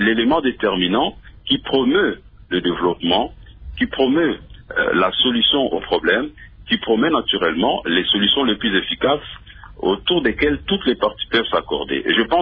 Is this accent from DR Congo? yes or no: yes; DR Congo; Chez nous, en République démocratique du Congo